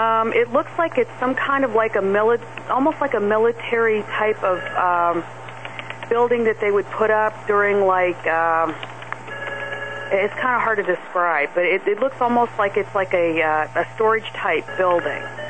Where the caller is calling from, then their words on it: Columbus, Ohio, United States; Hi, Kevin. … from Columbus.